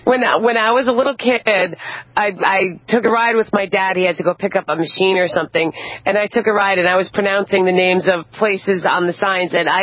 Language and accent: English; Massachusetts, United States; Everybody knows I'm from Massachusetts because I say "Wicked."